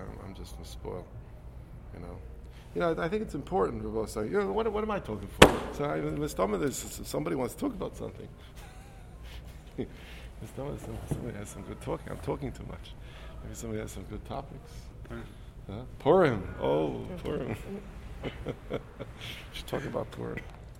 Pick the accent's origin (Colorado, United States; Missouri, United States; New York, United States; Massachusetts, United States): New York, United States; Queens; I came from Queens as a, what do they call it, called branchers now. As a brancher.